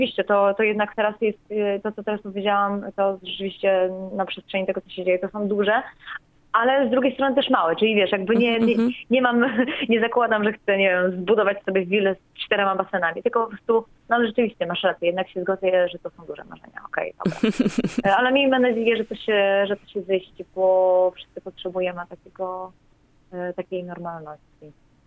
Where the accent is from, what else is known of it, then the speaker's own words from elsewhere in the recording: Warmian-Masurian Voivodeship, Poland; Ja w ogóle, wiesz, pochodzę z małego miasteczka, z Warmii, z urokliwego po prostu miejsca.